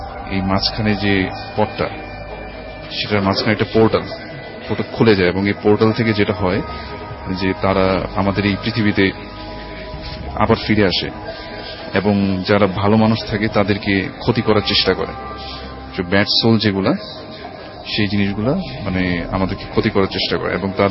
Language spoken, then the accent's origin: Bangla; Dhaka, Dhaka Division, Bangladesh; পুরান ঢাকা থেকে এসেছি।